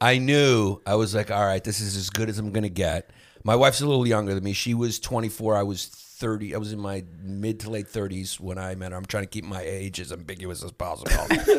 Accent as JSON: {"language": "English", "region": "New York", "country": "United States", "said": "I'm from New York. I'm not LA. I'm not a liar yet."}